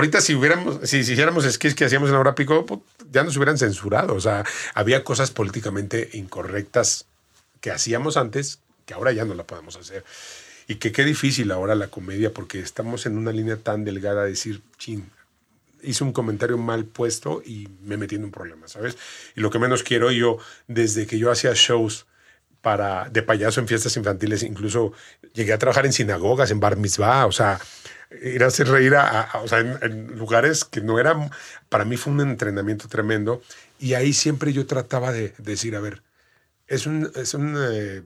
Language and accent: Spanish; Mexico; yo soy mexicano. Y el 80% de lo que yo, de mi humor, pues es mexicano.